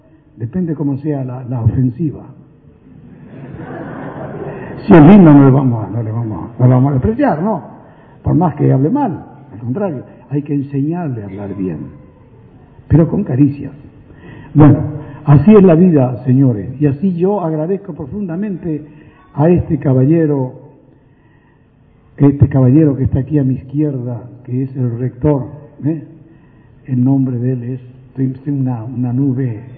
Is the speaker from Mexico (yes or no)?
no; Misiones, Argentina; No, señor, somos de Misiones, la mejor provincia de Argentina.